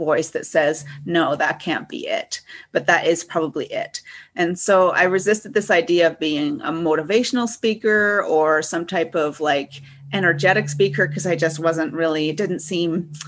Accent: Guelph, Ontario, Canada; they're called Guelphites. So I was born and raised in Guelph.

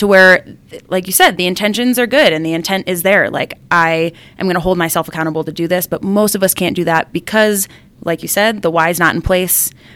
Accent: Cleveland, Ohio, United States; So I grew up in Ohio, around Cleveland area, and I went to college in Florida, actually.

